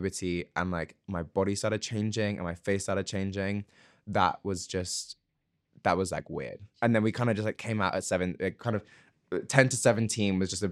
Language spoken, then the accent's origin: English; South East England, United Kingdom; I grew up in Sussex. I went to school a little bit further south in Brighton.